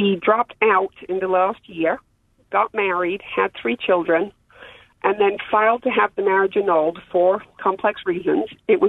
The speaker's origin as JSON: {"language": "English", "region": "England", "country": "United Kingdom", "said": "I'm English originally."}